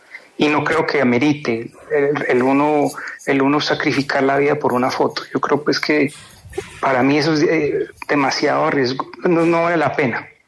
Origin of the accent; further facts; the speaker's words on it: Pereira, Risaralda, Colombia; moved away as an adult; also born or lived in New Jersey, United States; yo nací en Estados Unidos, en Nueva Jersey, pero migramos a los 5 años, regresé, hice mi primaria en Colombia, en Pereira, empecé la universidad en Pereira